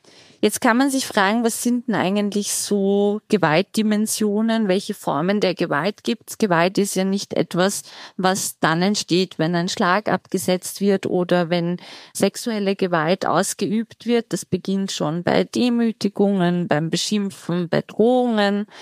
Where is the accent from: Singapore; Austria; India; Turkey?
Austria; Ich komme aus Österreich.